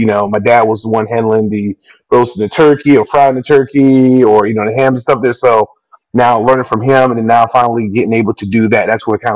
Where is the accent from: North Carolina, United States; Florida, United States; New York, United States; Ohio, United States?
Florida, United States; Miami; now in Orlando, United States; I was born and raised in Miami. Born and raised in Miami, and then I've been now in Orlando now for 18 years.